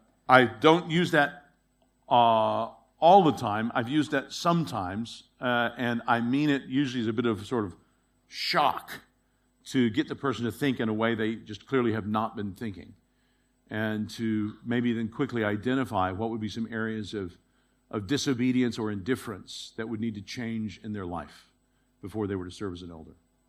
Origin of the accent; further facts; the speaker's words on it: United States; well, I'm an American. When I'm back in America, they realize, no, he's just weird.